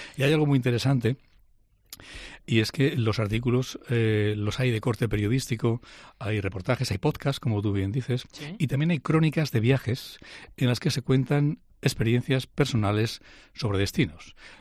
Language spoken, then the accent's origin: Spanish; Aragon, Spain; Aragón me encanta, Aragón es mi tierra, como en Aragón...